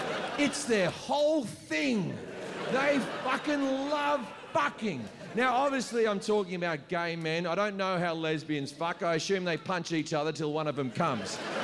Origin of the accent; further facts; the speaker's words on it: Australia; I'm an Australian who grew up near the beach. I've never surfed.